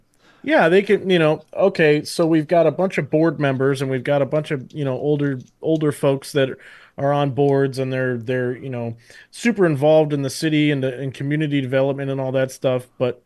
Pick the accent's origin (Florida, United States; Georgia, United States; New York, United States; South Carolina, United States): Florida, United States; Cape Coral; Let me tell you how I was born and raised in Cape Coral.